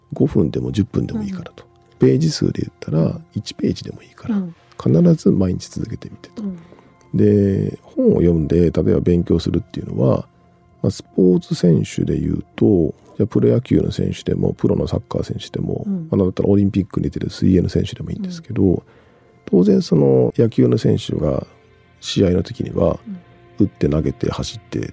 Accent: Saitama, Japan; 私が埼玉生まれで埼玉育ちで今も埼玉に住んでるから

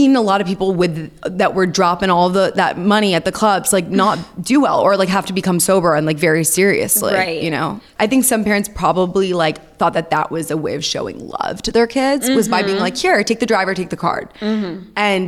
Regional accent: New York City, New York, United States; I loved growing up in New York City, and I think it's very jarring for people that didn't.

